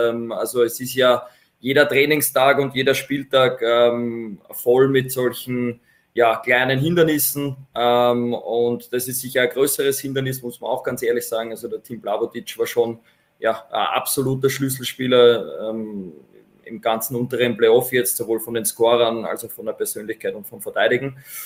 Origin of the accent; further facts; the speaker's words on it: Vienna, Austria; now in Ried, Austria; Als Wiener, bevor ich nach Ried gekommen bin